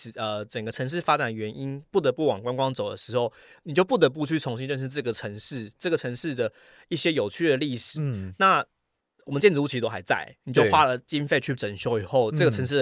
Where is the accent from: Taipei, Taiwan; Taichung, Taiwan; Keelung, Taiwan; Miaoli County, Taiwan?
Keelung, Taiwan; 我小时候的时候就基隆在没落，那因为他就是刚从一个港 贸易的城市就是衰退。